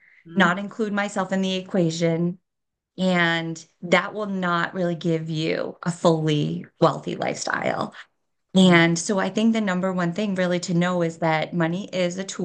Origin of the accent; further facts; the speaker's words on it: Massachusetts, United States; now in Boston, United States; I grew up in Massachusetts. So I live in Boston now, and I grew up in a small town right outside Massachusetts, right outside Boston.